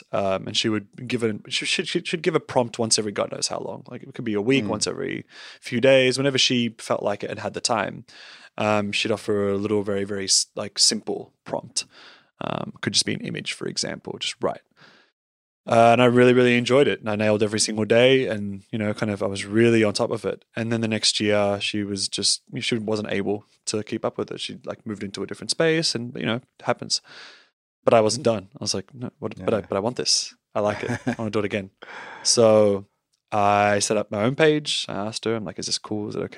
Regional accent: Australia; accent: Aussie; My accent was still mostly Aussie and they didn't really get it.

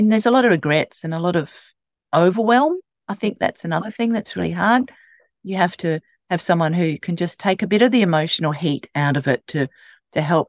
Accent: Australia; accent: Australian; Please excuse the accent. I hopefully will be able to communicate properly. We do say things differently down under

